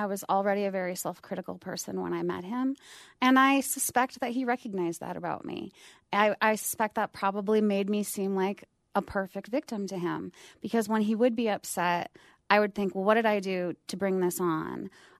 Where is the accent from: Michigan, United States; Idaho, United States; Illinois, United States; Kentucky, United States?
Idaho, United States; Salmon; I think growing up in Salmon, and I love Salmon